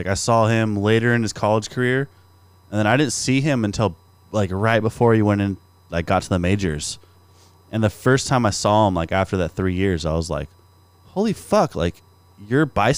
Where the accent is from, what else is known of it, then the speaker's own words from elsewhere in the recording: Stockton, California, United States; So, yeah, definitely born and raised in Stockton. I went to high school and like middle school a little bit outside of Stockton.